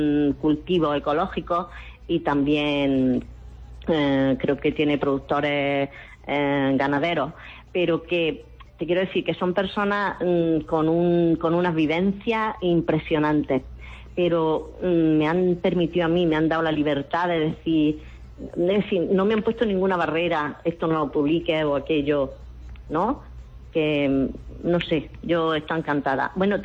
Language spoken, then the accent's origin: Spanish; Jaén, Andalusia, Spain; yo soy de Jaén. Y aquí es Olivar.